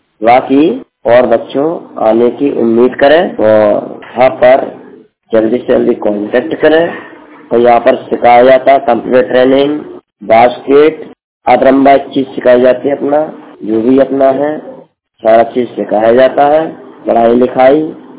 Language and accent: Hindi; Agra, Uttar Pradesh, India; मैं जिला आगरा से बिलोंग करता हूँ।